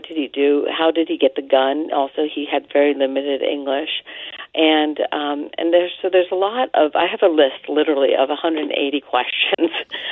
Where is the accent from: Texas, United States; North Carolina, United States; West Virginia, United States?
West Virginia, United States; I didn't miss this story because I'm from West Virginia, remember, and I've been here this past week